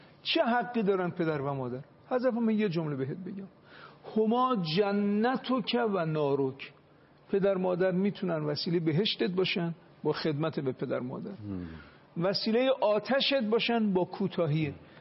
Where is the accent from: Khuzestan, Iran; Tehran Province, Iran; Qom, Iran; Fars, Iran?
Qom, Iran; born there; ما هم در قوم به دنیا آمدیم.